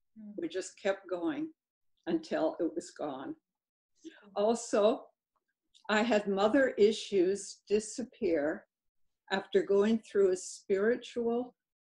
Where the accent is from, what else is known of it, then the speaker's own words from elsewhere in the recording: Vancouver, British Columbia, Canada; also born or lived in Alberta / Manitoba / Ottawa; I grew up in Vancouver. I was the eldest of three children.